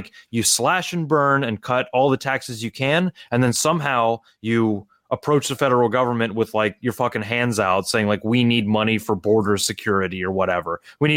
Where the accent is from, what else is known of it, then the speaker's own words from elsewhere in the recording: Houston, Texas, United States; Like we grew up in Houston on the north, you know, on the, basically in the suburbs of Houston where the public schools were very good, right?